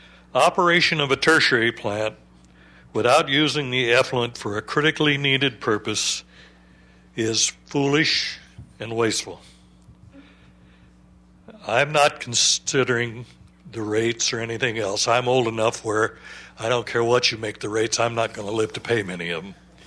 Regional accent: Morro Bay, California, United States; I'm from Morro Bay.

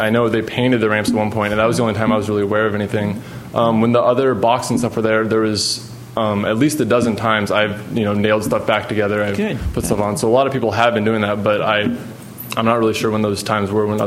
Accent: Cambria, California, United States; I'm from Cambria. I've lived here for about 10 years.

